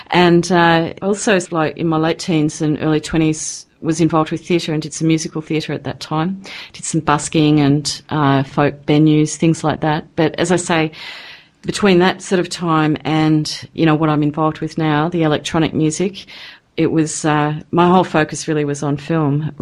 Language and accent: English; New South Wales, Australia; born there; I'm not a Welsh woman, although I was born in New South Wales in Australia.